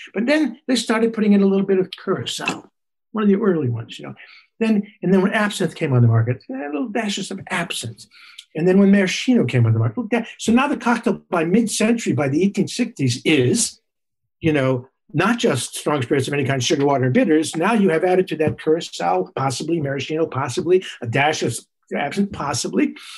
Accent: New York City, New York, United States; you know, I'm a New Yorker.

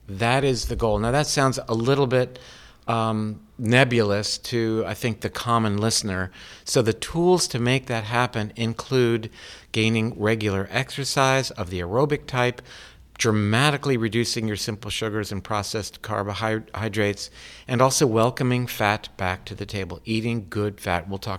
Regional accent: Florida, United States; there's a hanging chad here, and I'm from Florida.

